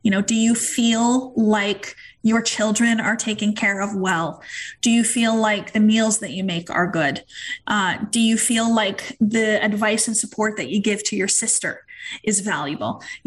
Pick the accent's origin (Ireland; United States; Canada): Canada; She went back to work when I was 2 weeks old, and we're Canadian, so she actually got a long maternity leave